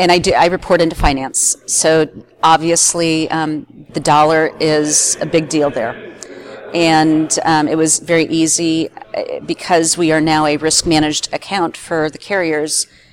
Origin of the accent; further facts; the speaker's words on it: South Dakota, United States; now in Denver, United States; I live in Denver. I've lived there for 35 years. I grew up in South Dakota. It's a great place to be from.